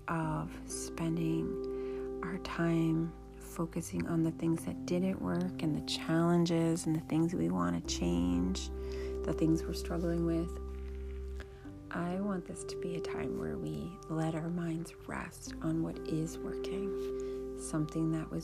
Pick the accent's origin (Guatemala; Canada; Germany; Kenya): Canada; now in United States; Here it is, the Thanksgiving weekend in the United States where I live. I grew up in Canada, but we've lived in the United States for many years.